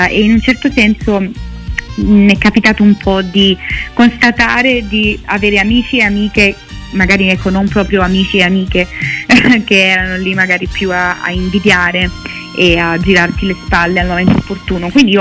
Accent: Naples, Campania, Italy; now in Milan, Italy; io comunque sono di Napoli e vivo a Milano

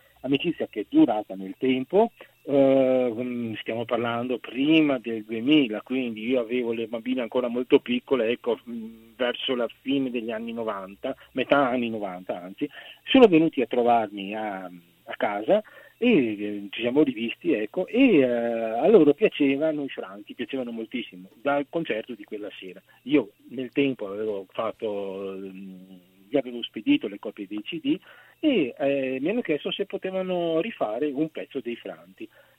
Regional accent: Venice, Veneto, Italy; sono capitato ad abitare qui, ecco. Io sono veneziano, di nascita e di crescita.

